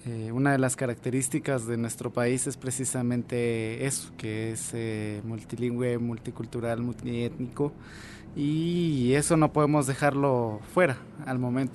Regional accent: Totonicapán, Guatemala; a la de Quiché o a la de Totonicapán, de donde yo vengo.

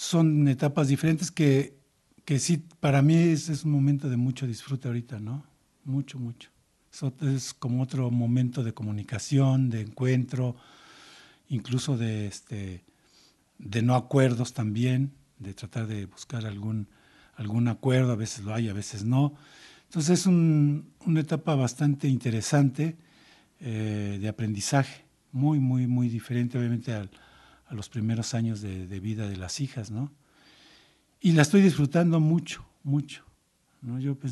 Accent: Mexico City, Mexico; now in San Cristóbal de las Casas, Mexico; soy originario de la Ciudad de México y llevo viviendo en San Cristóbal de las Casas 27 años.

